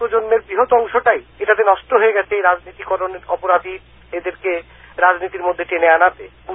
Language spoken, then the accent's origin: Bangla; Bangladesh; now in Paris, France; আমি প্রবাসী মূকাভিনয় শিল্পী বাংলাদেশের। আমি গত 23 বছর ধরে প্যারিসে বাস করছি।